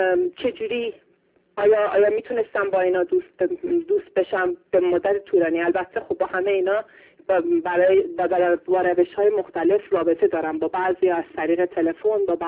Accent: Iran; moved away; من یه مدتی از بچگیمو در ایران گذروندم

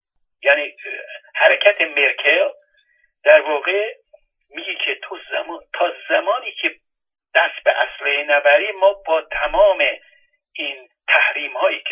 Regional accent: Iran; من به عنوان یک ایرانی اینو مطرح میکنم.

